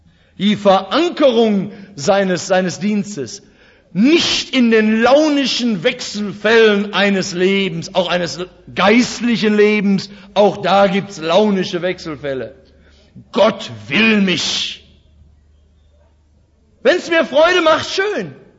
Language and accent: German; North Rhine-Westphalia, Germany; ich komme aus dem Ruhrgebiet, nicht?